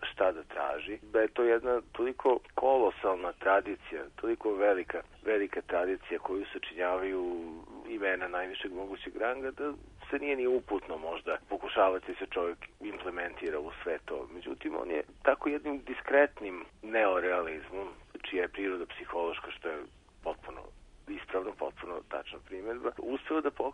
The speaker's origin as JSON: {"language": "Serbian", "town": "Kikinda", "region": "Vojvodina", "country": "Serbia", "tie": "born or raised there", "said": "Ja sam rođen i odrastao sam u Kikindi"}